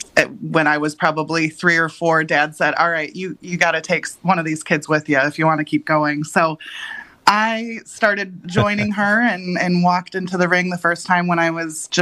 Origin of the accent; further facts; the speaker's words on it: Park Falls, Wisconsin, United States; Born and raised in Park Falls, my dad is from the Phillips area and been in Park Falls my whole life